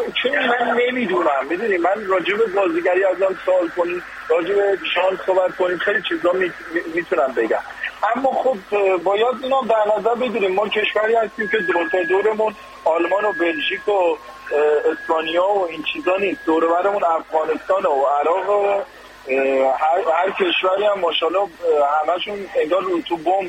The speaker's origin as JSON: {"language": "Persian", "town": "Tehran", "region": "Tehran Province", "country": "Iran", "tie": "born or raised there", "said": "من خودم تو اکباتان نوجوانی بزرگ شدم،"}